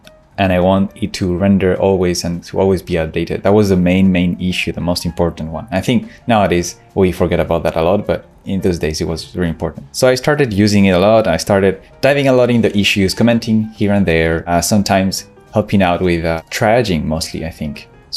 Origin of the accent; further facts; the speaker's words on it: Spain; now in France; I'm a front-end developer and I live in France, but I'm from Spain.